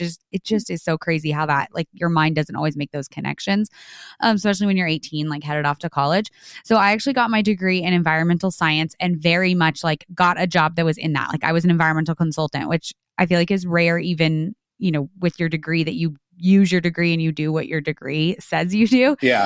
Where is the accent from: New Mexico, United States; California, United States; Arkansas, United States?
New Mexico, United States; In New Mexico. So Eastern New Mexico. So I'm like right on the Texas border.